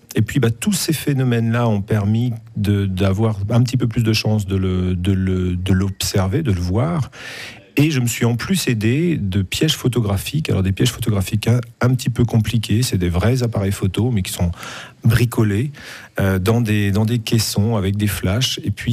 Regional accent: Brittany, France; moi je suis français, vous l'aurez bien reconnu à mon accent, je suis même breton

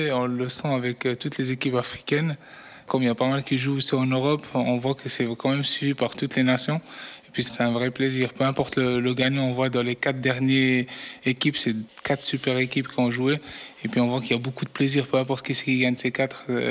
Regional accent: Morocco; en tant que spectateur et puis en tant que Marocain.

